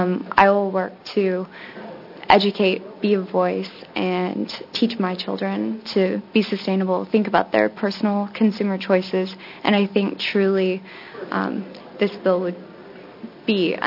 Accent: Oregon, United States; I'm a product of Oregon. I was born on Center Street, and I can't say that sustainability is anything new to me.

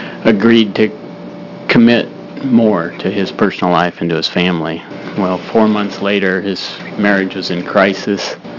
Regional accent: Hood River, Oregon, United States; I'm from Hood River.

